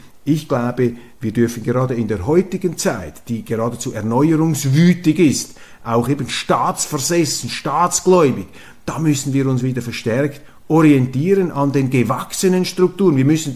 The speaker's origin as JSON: {"language": "German", "country": "Switzerland", "said": "Auch bei uns in der Schweiz noch etwas abgedämpft, abgemildert, institutionell."}